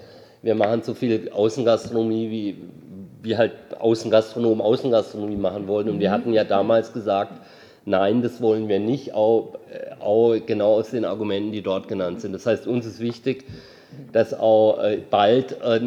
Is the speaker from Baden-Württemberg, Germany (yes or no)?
yes; Freiburg, Baden-Württemberg, Germany; wir nutzen ja als Freiburger diese Orte auch sehr gern